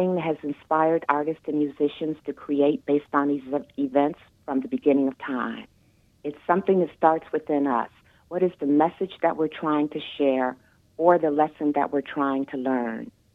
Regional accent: Washington, District of Columbia, United States; But growing up in Washington, D.C., I was able to babysit for many famous artists, including Lou Stovall and Sam Gilliam.

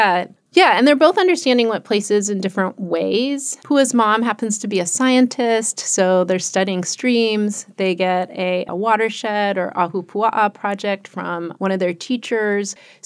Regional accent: Long Beach, California, United States; I grew up in California. I grew up in Long Beach, California. My dad's from Maui.

